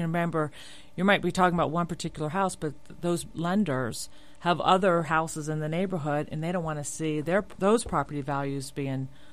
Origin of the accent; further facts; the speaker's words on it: Florida, United States; Yes, been here, born and raised in South Florida.